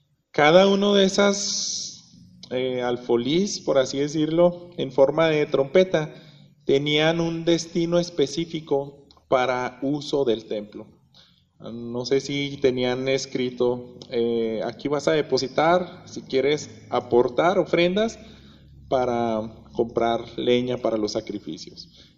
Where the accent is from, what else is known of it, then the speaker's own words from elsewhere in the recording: Mexico; son las monedas más chiquitas que tenemos aquí como mexicanos